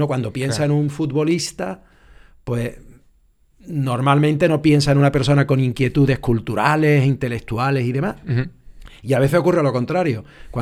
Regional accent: La Rinconada, Andalusia, Spain; mi hazaña futbolística fue en mi pueblo. Yo nací en La Rinconada.

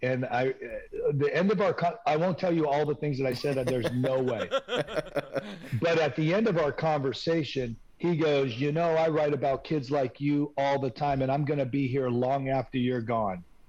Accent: San Francisco, California, United States; And we went to San Francisco, which is my hometown.

